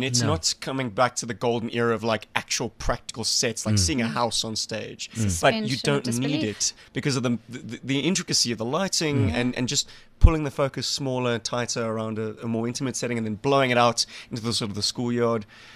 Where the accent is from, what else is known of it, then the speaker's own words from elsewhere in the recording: Cape Town, Western Cape, South Africa; Uh-huh. My hometown, baby.